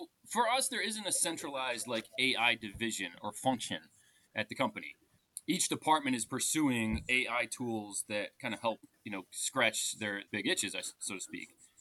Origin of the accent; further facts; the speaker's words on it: United States; moved away as an adult; now in London, United Kingdom; So I'm an American. My accent probably gives me away there, but I'm based in London. Been there for 15 years.